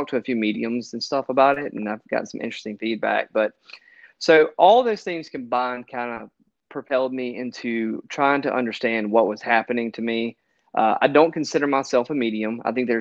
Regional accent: Mississippi, United States; I'm from Mississippi, and my grandparents live in a small town in Mississippi called Brookhaven, Mississippi

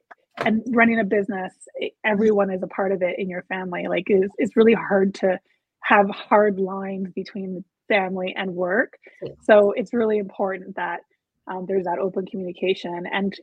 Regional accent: Mexico; my mom's from Mexico. I grew up in Mexico.

